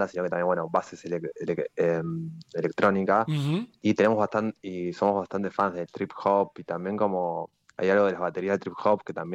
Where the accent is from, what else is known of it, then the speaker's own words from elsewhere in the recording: La Tablada, Buenos Aires Province, Argentina; now in Buenos Aires, Argentina; soy en realidad de La Tablada, de La Matanza. Ajá. Y ahora, bueno, vivo en Capital.